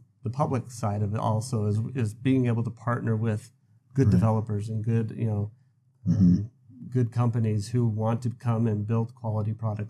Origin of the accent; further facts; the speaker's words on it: Nevada, United States; You know, I grew up in the Valley, but here in Henderson, I'm new to Henderson